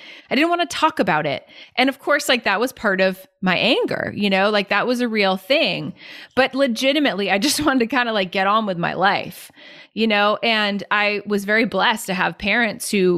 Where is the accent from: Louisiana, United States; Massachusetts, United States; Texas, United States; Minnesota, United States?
Massachusetts, United States; Reading; So I grew up in Reading, Mass for about 10 years